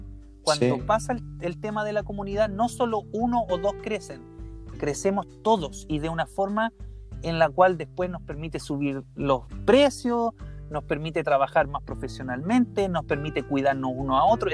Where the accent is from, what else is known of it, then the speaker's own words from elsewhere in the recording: Chile; disculpen mi cachai, pero soy bastante chileno en ese punto